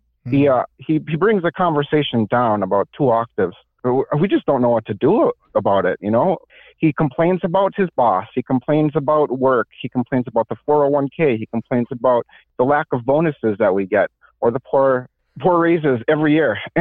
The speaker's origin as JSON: {"language": "English", "region": "Minnesota", "country": "United States", "said": "Yeah, I'm from Minnesota."}